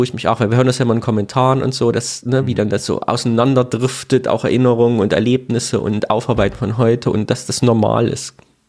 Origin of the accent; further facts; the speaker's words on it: Cologne, North Rhine-Westphalia, Germany; Und ich komme ja aus Köln, wo die drei Heiligen Könige liegen.